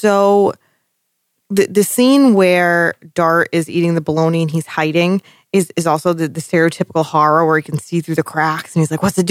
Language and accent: English; Boston, Massachusetts, United States; Listen, I try my best, okay? I'm from Boston. I can't pronounce much very well.